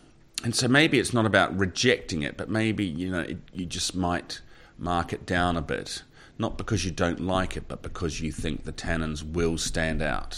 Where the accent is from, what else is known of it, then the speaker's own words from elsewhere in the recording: New Zealand; not just because I'm a Kiwi